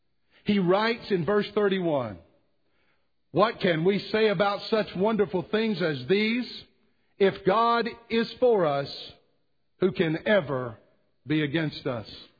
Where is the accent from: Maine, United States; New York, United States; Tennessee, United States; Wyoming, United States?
Tennessee, United States; Jellico; I'm from Jellicoe, Tennessee. How can I not be? Haven't lived there for 100 years, but I'm still a volunteer.